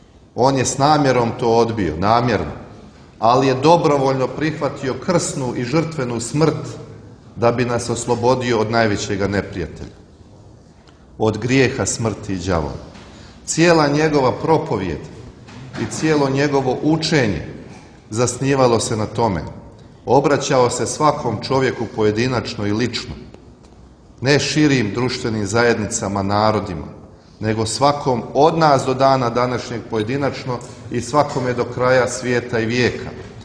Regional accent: Žabljak, Žabljak Municipality, Montenegro; Pošto Žabljak, moj rodni kraj, slavi preobraženje

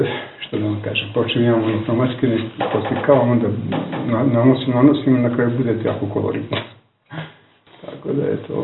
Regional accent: Vojvodina, Serbia; now in Novi Sad, Serbia; iz Novog Sada, a Veternika, to je pregrađe Novog Sada. Inače sam rodom iz Trčija, starog, 50 km od Novog Sada, ali 25 godina živim tamo.

